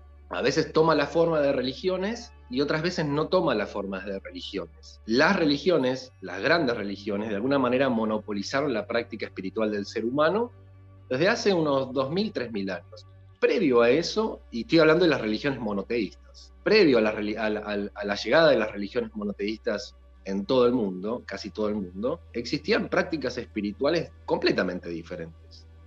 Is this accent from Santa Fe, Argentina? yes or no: no; Buenos Aires, Argentina; Soy argentino, soy de Buenos Aires, nací en Buenos Aires, vivo en Buenos Aires en este momento, pero ando por España muchas veces, por Estados Unidos, por Uruguay, por Argentina, o sea, ando por todos lados en este momento, aún con pandemia.